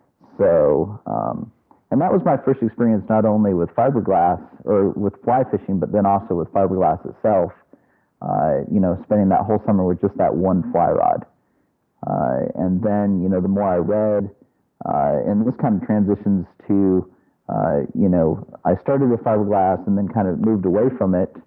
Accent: Michigan, United States; Well, I started fly fishing growing up in Michigan. I used to work at a summer camp in Grayling, Michigan, and I had never fished a lot growing up.

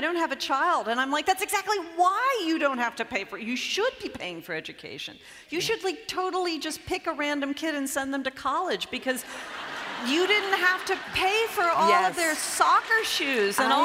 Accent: Nashville, Tennessee, United States; I'm from Nashville, so everybody has those "What would Jesus do?" bracelets

